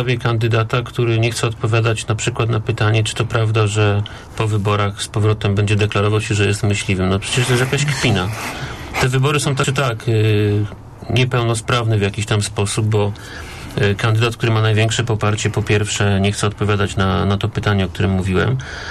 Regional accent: Kalisz, Greater Poland Voivodeship, Poland; Ja się w poniedziałek wybieram do Kalisza, bo jestem z Kalisza

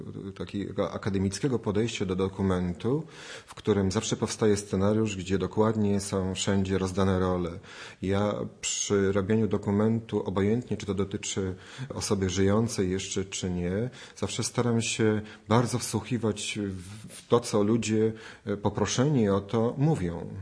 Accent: Poznań, Greater Poland Voivodeship, Poland; bo ja też jestem poznaniakiem

